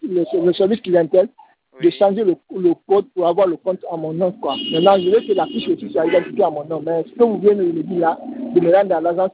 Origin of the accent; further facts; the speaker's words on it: Guinea; also born or lived in Côte d'Ivoire; Moi, je suis guinéen, résident en Côte d'Ivoire, mais je suis rentré au pays maintenant.